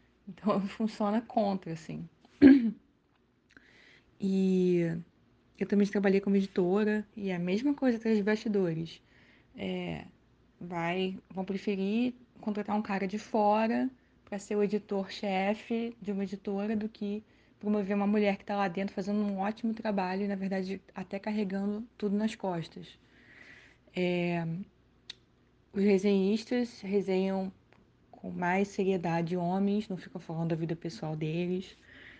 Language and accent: Portuguese; Rio de Janeiro, Brazil; Eu sou do Rio de Janeiro, mas moro fora.